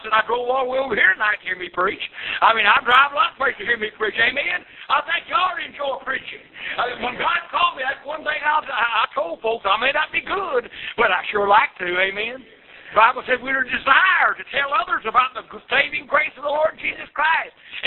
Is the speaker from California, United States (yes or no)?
no; Texas, United States; born there; I went back to that, I played in Marshall, Texas. I'm a Texan by birth.